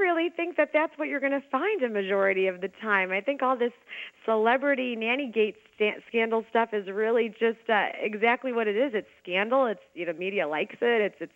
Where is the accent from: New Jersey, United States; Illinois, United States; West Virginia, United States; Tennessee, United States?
Illinois, United States; Chicago; I hail from Chicago.